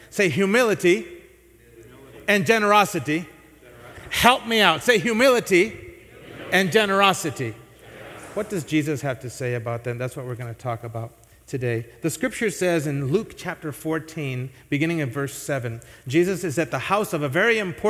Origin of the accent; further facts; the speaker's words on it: Puerto Rico; now in Rochester, United States; But when I moved out to Rochester, you know, new place, new city, growing up in Puerto Rico, most people look like me.